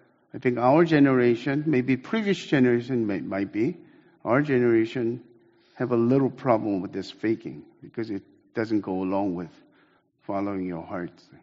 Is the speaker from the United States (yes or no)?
yes; Dallas, Texas, United States; I grew up in Dallas, and as a 1.5 generation